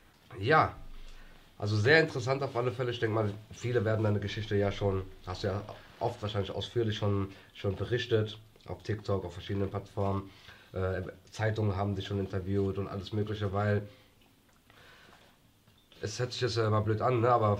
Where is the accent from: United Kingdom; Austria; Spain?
Spain; Ich komme ja aus Spanien